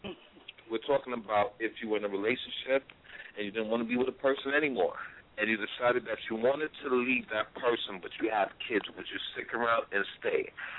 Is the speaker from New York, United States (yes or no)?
yes; New York, United States; We're not going no Cowboys in New York. I don't care if that is my hometown.